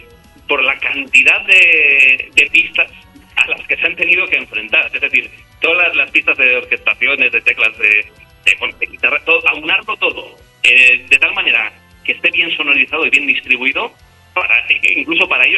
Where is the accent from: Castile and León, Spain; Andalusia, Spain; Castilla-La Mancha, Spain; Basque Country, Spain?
Basque Country, Spain; San Sebastián; como somos de Donosti, estamos muy acostumbrados a ver el mar.